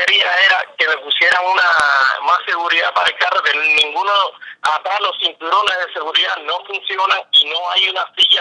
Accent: Cuba; porque yo soy cubano y yo estaba legal

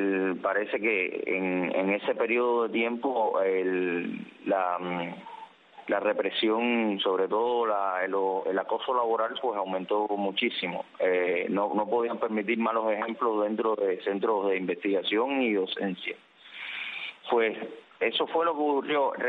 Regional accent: Cuba; uno de los cubanos que vive aquí. Me considero un cubano más

